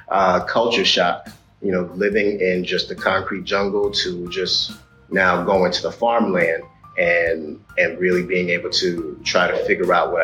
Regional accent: Staten Island, New York, United States; I was from Staten Island, New York, in the 90s. I don't know if you've heard of Shaolin, but … that's where I lived and that's where I tried to thrive.

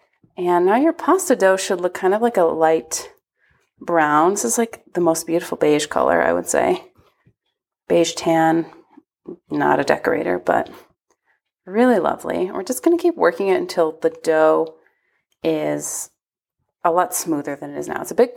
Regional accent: Ohio, United States; and so I'm from Ohio originally in the United States, the Buckeye State

